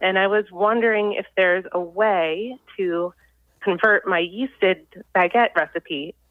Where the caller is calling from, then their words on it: Winter Garden, Florida, United States; Winter Garden, Florida.